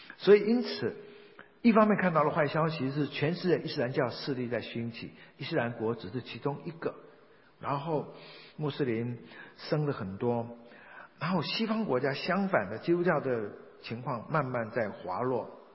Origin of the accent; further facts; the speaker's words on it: Fujian, China; 在我的家乡福建家乡